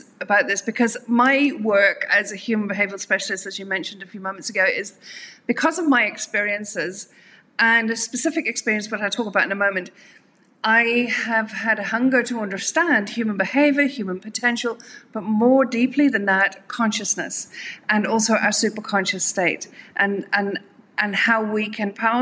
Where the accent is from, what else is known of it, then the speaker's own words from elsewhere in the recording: Ireland; now in South Africa; So originally, I'm from Ireland. Originally, I spent most of my adult life in South Africa, but originally from Ireland.